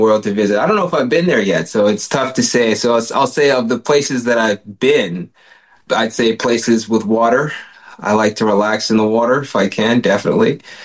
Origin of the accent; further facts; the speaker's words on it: Ghana; So we're from Ghana in West Africa.